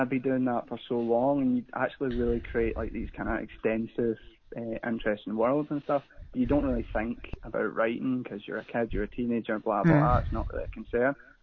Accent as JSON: {"language": "English", "region": "Scotland", "country": "United Kingdom", "said": "I am from Scotland, so I do apologise. There's no subtitles on this radio show. I do hope that you can understand the accent."}